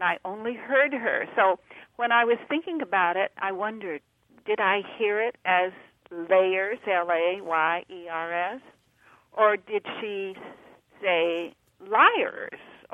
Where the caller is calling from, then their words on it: San Diego, California, United States; San Diego.